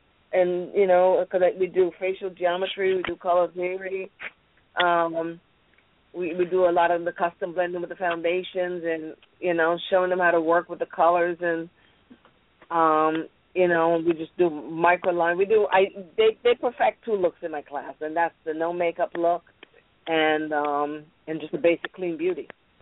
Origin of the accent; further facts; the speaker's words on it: Barbados; in Barbados and your accent is so heavy." he let me realize how heavy it is. As soon as I got home, my accent became very, very heavy.